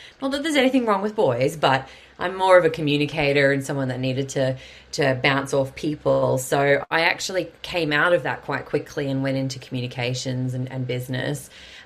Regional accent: Yeppoon, Queensland, Australia; also born or lived in Mackay; So I am a Queenslander through and through. I grew up in central Queensland, a small town, Yeppoon. Born in Mackay, actually, and then grew up in Yeppoon.

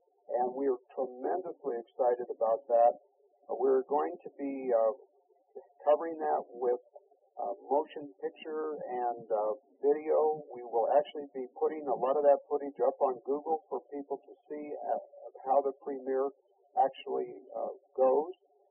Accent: Show Low, Arizona, United States; we just had a motion picture premiere in a Cinemaplex in Sholo, Arizona, because that's actually my hometown

